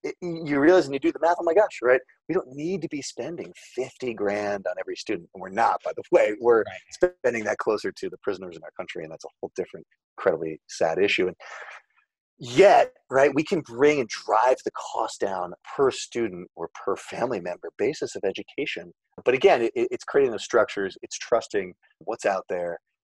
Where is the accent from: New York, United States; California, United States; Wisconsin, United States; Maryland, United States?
Maryland, United States; Baltimore; So I think about Baltimore, my hometown, and the amazing job the Enoch Pratt Library and other nonprofits have done to offer sort of mobile tethering and hotspot areas